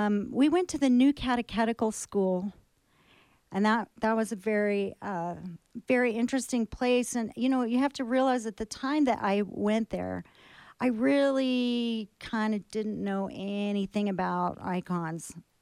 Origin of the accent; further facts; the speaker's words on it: El Paso, Texas, United States; also born or lived in Denver; now in New Mexico, United States; And so I had some family here, and I grew up in El Paso, and we used to come here, you know, a lot every year on vacation. So I was, you know, very familiar with New Mexico